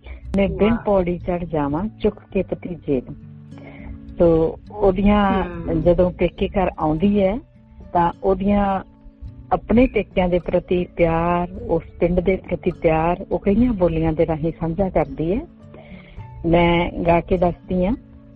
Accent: Chandigarh, India; ਤੇ ਬੇਟੀ ਮੈਂ ਚੰਡੀਗੜ੍ਹ ਤੋਂ ਆਈ ਹੋਈ ਹਾਂ

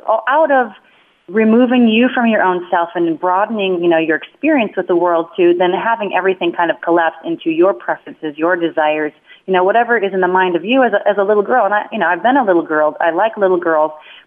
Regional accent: Wisconsin, United States; It's a small business that started in my home state, Wisconsin

